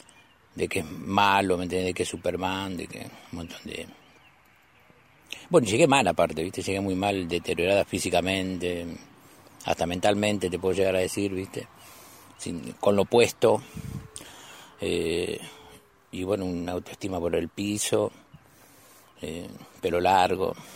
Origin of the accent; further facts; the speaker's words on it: Merlo, Buenos Aires Province, Argentina; now in Santa Fe, Argentina; tengo 49 años, soy oriundo de Buenos Aires, nacido en Capital Federal, criado en Merlo.